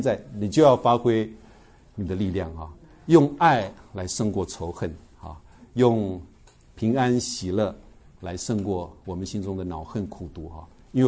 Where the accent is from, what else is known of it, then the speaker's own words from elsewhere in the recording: China; 我们中国人可能没办法体会啊